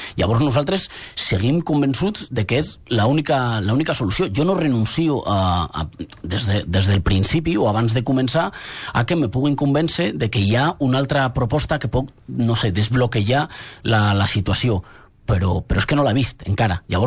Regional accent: Madrid, Community of Madrid, Spain; Jo a la meva promesa ja ho vaig fer i sóc de Madrid

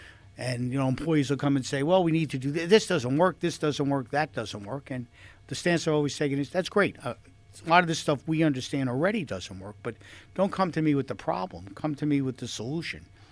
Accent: Queens, New York, United States; Well, I grew up in Queens, New York, and I preside in Nassau County now

